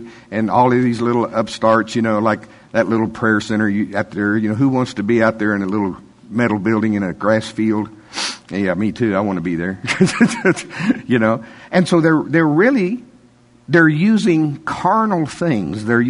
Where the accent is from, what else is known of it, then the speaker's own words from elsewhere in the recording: United States; I'm from Pottawatomie County.